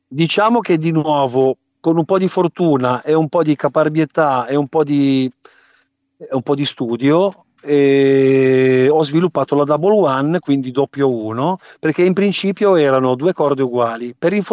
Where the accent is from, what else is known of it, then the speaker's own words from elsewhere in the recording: Genoa, Liguria, Italy; io sono genovese, in realtà d'adozione genovese, nel senso che sì, che sono nato qui, però mi sento anche siciliano perché i miei genitori sono arrivati qua a Genova negli anni 70, quando il triangolo industriale era Torino, Milano e Genova.